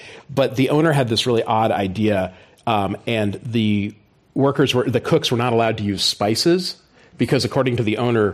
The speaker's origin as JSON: {"language": "English", "region": "California", "country": "United States", "said": "But let's talk, because I'm from the Bay Area, and we're here in San Francisco"}